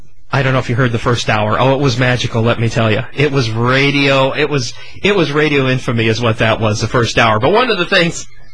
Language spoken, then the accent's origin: English; Midwest, United States; Well, see, I'm from the Midwest, and I know that there are lines of coal cars on rail